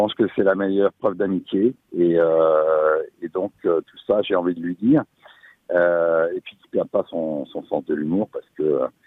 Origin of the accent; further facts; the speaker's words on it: Normandy, France; Et moi, je viens de Seine-Maritime, où il pleut tout autant.